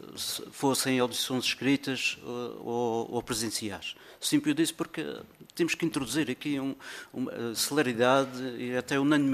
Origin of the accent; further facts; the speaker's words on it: Madeira, Portugal; E aquilo que eu sinto, neste momento, enquanto madeirense, é uma revolta